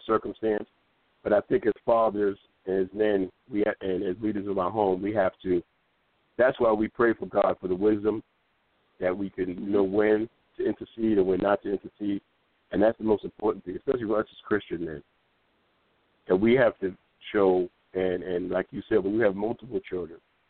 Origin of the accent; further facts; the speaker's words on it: New York, United States; see, I'm old school. I was raised in New York.